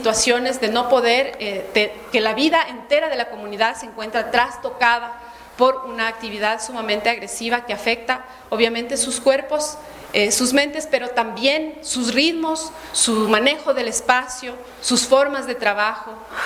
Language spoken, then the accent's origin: Spanish; Ecuador; que no nos benefician a nosotros tampoco como ecuatorianos.